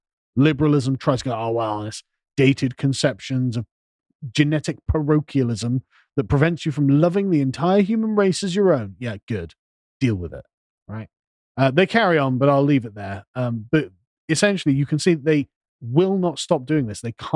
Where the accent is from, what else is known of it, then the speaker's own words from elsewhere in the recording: England, United Kingdom; I'm an Englishman, right?